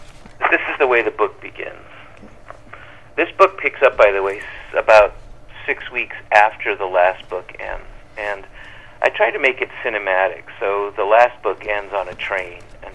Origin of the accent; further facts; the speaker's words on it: Tijuana, Baja California, Mexico; He said, where are you from? I said, Tijuana.